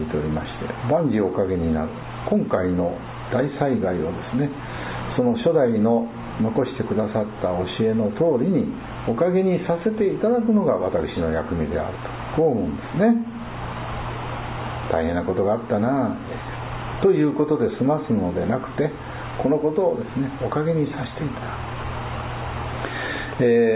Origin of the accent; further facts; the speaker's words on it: Kurashiki, Okayama, Japan; 私たち岡山県人、倉敷市民がですね、思いやりの心を一層ですね、持てるようにならせていただく機会にしていかなきゃいけないと私は思うんですね